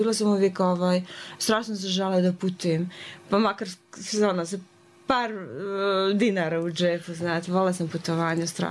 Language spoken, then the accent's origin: Serbian; Banja Luka, Republika Srpska, Bosnia & Herzegovina; moved away as an adult; Rođena sam u Banja Luci, tu sam išla u školu i u neko vrijeme, šta jedan sa 25-6 godina, sam se odlučila da odem u Grčku, odnosno u Izrael da odem, da radim u kibucima.